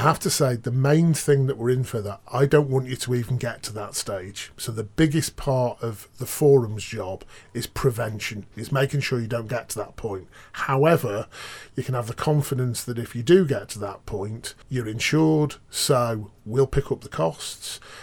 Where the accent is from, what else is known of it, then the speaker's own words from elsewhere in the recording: Northwich, North West England, United Kingdom; I was brought up in Northwich, you know